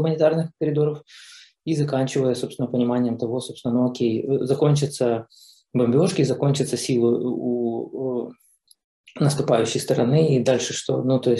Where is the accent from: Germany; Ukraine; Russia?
Ukraine; я украинец